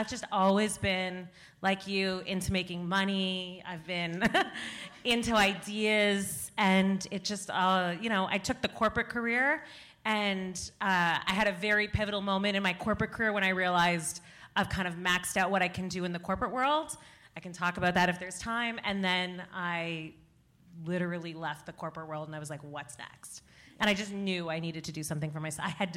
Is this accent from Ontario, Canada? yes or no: yes; Toronto, Ontario, Canada; I sold jeans out of my dorm room because I was from Toronto in fashion